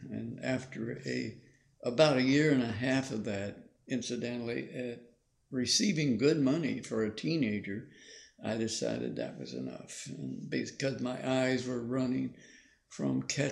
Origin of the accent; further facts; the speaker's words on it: Buffalo, New York, United States; born there; In Buffalo, New York.